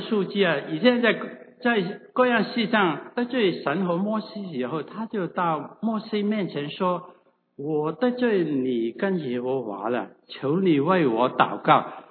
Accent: Guangdong, China; 我广东人啊，对不起啊，有些人说天不怕地不怕，就最怕广东人讲普通话

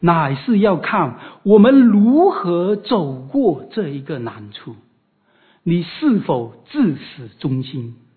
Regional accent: China; 我们中国人有一句谚语啊，家贫出孝子，国乱显忠臣。

